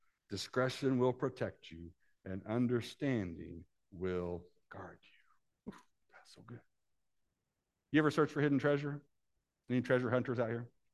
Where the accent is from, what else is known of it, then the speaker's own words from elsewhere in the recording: Decatur, Illinois, United States; I grew up in Decatur, Illinois, flat as a pancake. You could see the horizon from my house.